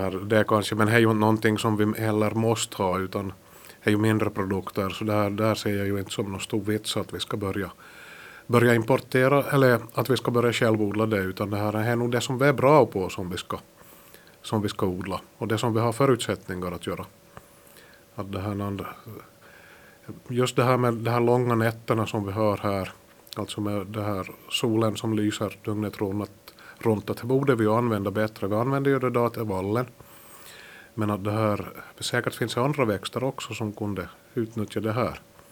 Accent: Pedersöre, Ostrobothnia, Finland; jag är från Pedersöre Purmo.

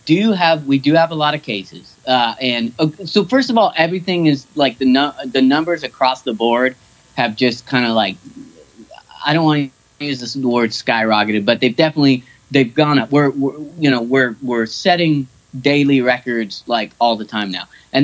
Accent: Kingsburg, California, United States; I grew up in Kingsburg, and every year they had it again too.

